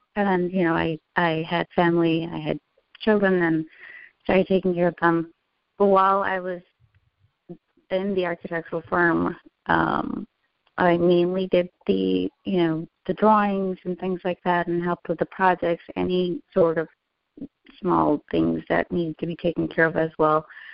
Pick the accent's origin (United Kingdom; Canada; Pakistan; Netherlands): Pakistan; moved away as an adult; also born or lived in Kuwait; now in United States; I was born in Pakistan. I lived there for about 5 years, and we moved to Kuwait for about 6 years. And then I went back and, you know, back to Pakistan and grew up there until I was 18. And then we moved to the United States.